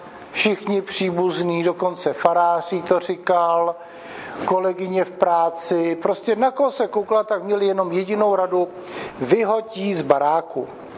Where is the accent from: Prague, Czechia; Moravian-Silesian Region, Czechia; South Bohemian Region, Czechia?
Prague, Czechia; No, jsem z Prahy, no.